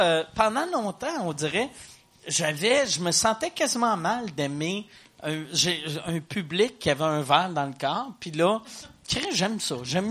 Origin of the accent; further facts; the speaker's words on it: Quebec City, Quebec, Canada; je sais pas si c'est le fait que je viens de Québec